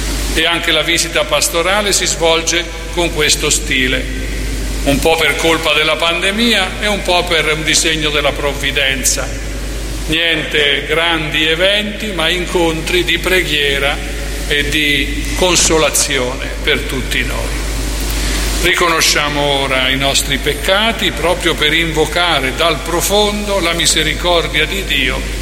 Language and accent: Italian; Camerino, Marche, Italy; born there; i cappuccini sono nati a Camerino, dove sono nato anch'io